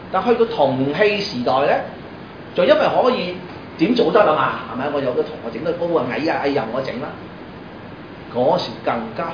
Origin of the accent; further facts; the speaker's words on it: China; 我哋中國人好早就已經用咗呢隻秩序